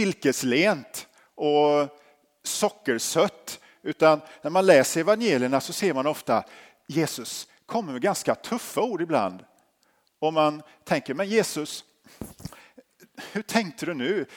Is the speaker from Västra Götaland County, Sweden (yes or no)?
no; Habo, Jönköping County, Sweden; När jag växte upp i Habo, ungefär 13-14 mil härifrån